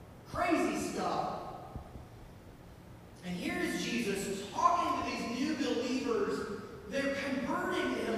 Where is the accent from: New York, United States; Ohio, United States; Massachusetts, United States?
Ohio, United States; And I know it's really it's that I'm American and I'm from Ohio, white, middle class suburban.